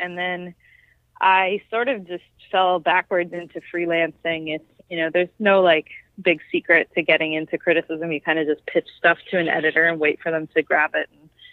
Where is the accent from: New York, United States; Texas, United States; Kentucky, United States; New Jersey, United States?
New York, United States; Albany; I grew up in outside of Albany, New York.